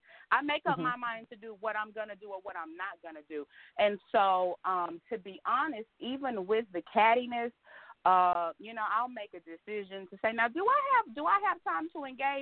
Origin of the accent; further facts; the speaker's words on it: Dallas, Texas, United States; And so, you know, seriously, I'm still a girl from Oak Cliff. I still am.